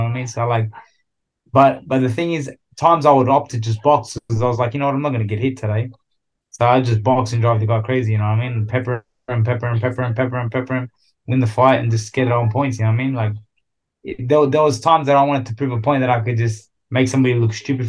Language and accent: English; Sydney, New South Wales, Australia; I grew up in Sydney, Australia.